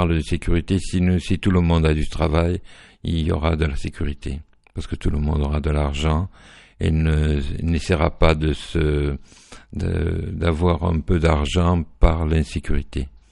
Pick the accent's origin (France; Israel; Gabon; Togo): France; La Guépie, Occitanie; je suis né à La Guépie, je suis né parmi vous, j'ai vécu parmi vous pendant très très longtemps. Je vous connais parfaitement, je connais parfaitement ce département